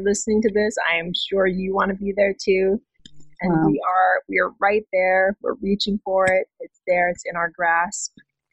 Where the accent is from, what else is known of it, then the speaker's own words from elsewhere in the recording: Hawaii, United States; I mean, I'm from Hawaii. I go home at least 2 times a year.